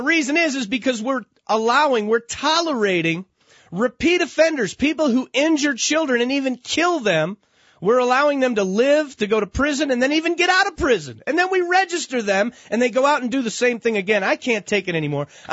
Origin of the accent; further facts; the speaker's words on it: United States; As a father, as an American, as a Christian, I cannot take it anymore.